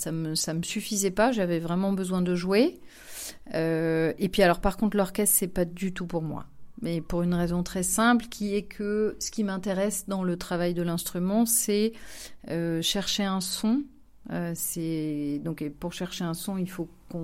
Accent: Nice, Provence-Alpes-Côte d'Azur, France; Moi, je suis niçoise d'origine, donc je suis du sud de la France. J'ai commencé le violon donc au conservatoire de Nice, j'avais 7 ans.

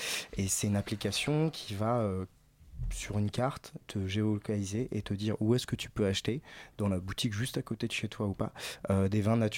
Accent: Paris, Île-de-France, France; je suis parisien, mais je suis parti à Lyon faire ce qui s'appelle une mention complémentaire semellerie.

